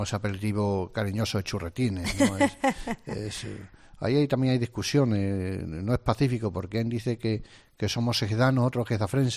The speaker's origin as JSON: {"language": "Spanish", "region": "Extremadura", "country": "Spain", "said": "aquí somos medio andaluces, ¿no? Porque estamos muy cerca de Andalucía, y aunque somos orgullosamente extremeños, también tenemos ese cariño por Andalucía."}